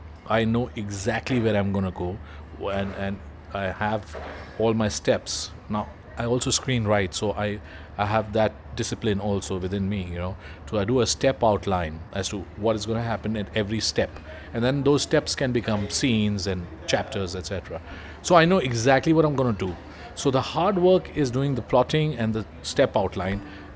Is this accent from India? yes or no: yes; Mumbai, Maharashtra, India; growing up in Mumbai, I was surrounded by a lot of crime.